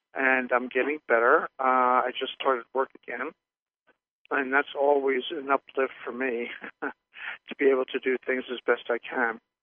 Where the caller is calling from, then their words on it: Rochester, New York, United States; We're calling from Rochester, New York.